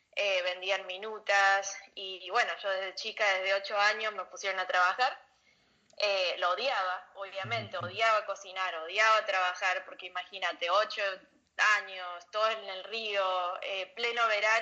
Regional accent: Alta Gracia, Córdoba, Argentina; moved away as an adult; now in United States; Soy argentina, soy de Altagracia, Córdoba. Hace 10 años me mudé para Estados Unidos.

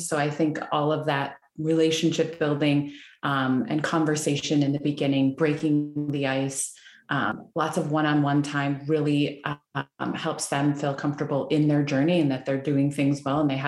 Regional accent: Canada; I'm from Canada.

